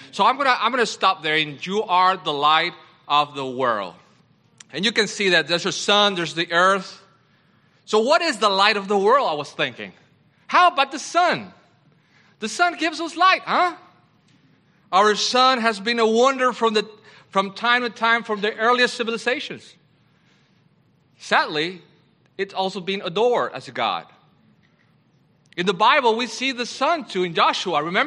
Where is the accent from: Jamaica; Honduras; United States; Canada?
Honduras; I'm from Honduras, Central America.